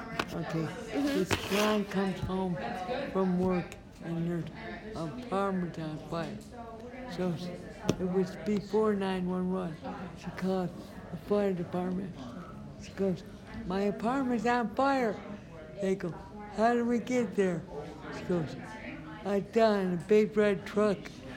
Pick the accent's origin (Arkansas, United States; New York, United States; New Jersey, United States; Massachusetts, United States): Massachusetts, United States; Boston; I grew up in Boston.